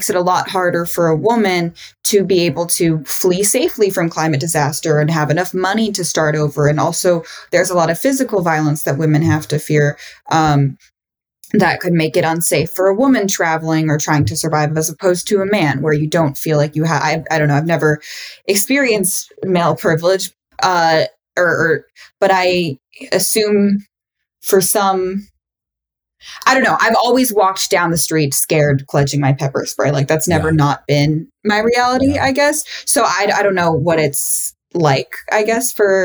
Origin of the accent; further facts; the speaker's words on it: Seattle, Washington, United States; And I'm from Seattle.